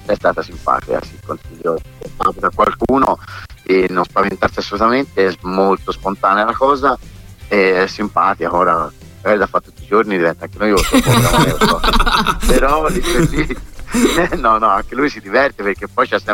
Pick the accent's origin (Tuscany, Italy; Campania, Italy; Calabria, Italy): Tuscany, Italy; Vaglia; Io cresciuta a Vaglia